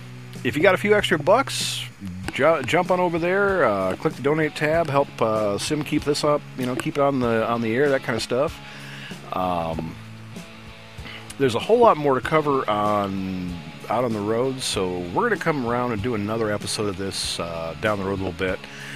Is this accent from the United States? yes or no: yes; Michigan, United States; I'm from Michigan. I speak fluent Canadian. We have to.